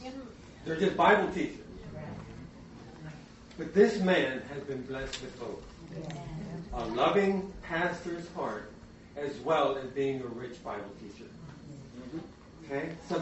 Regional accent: Pennsylvania, United States; we're both from Pennsylvania originally.

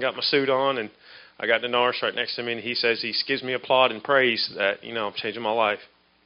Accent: Nashville, Tennessee, United States; I'm from Nashville, Tennessee.

